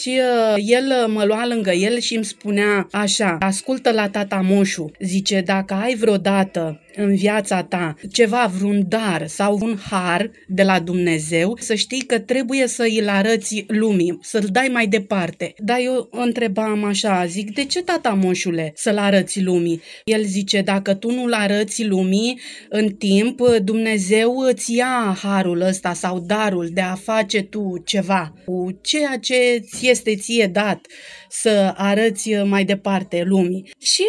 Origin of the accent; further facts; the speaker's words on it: Cobadin, Constanța County, Romania; jet be jet, în Dobrogea, sunt născută, crescută, mai exact în comuna Cobadin, unde am locuit acolo 39 de ani. Și sunt foarte mândră că sunt din zona asta.